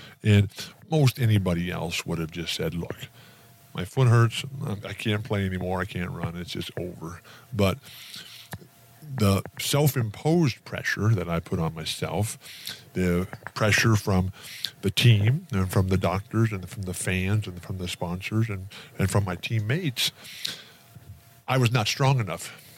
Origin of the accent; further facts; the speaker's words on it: San Diego, California, United States; And then also, growing up in San Diego, we had the radio and we had the LA Times, which was the newspaper of choice in our family.